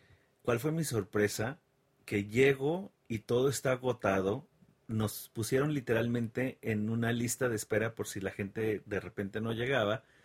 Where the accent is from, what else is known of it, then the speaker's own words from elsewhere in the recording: Mexico; now in United States; yo, como buen latino, como buen mexicano, dejé todo al último momento